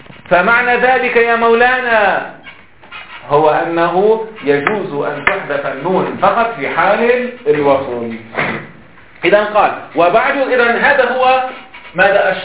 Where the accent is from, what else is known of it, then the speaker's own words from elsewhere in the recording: Lebanon; ها ليش عندنا في لبنان